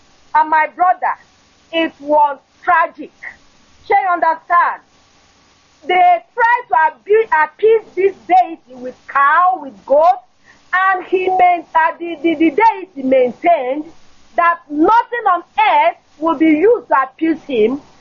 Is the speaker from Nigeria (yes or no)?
yes; Enugu State, Nigeria; I am from Enugu State, and I am from Suka per se